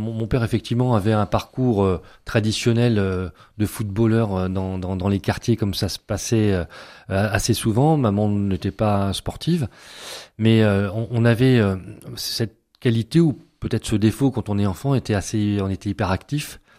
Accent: Saint-Avold, Grand Est, France; Je suis de l'Est mosellan, de la région de Saint-Avold. Et donc, j'ai grandi dans une cité minière avec un frère jumeau.

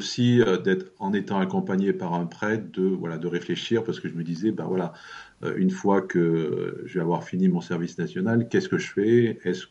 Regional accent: Auvergne-Rhône-Alpes, France; moi je suis un Auvergnat pur et dur, de génération en génération.

